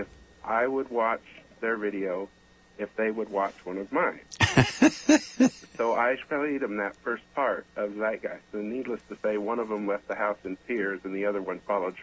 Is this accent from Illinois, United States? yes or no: no; Wyoming, United States; At first, you know, I'm from Wyoming, and some of my very conservative relatives